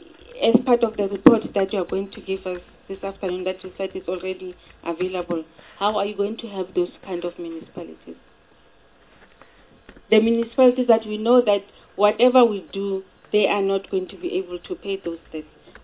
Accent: Welkom, Free State, South Africa; I'm from Welkom. And I know and understand the situation very well. When the mines destopped and everything, I was there. I know how it affected the communities in Welkom.

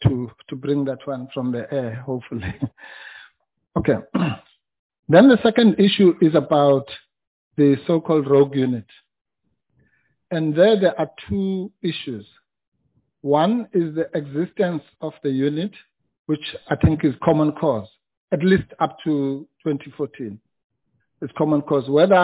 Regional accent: South Africa; I call them the Big 5, being a South African.

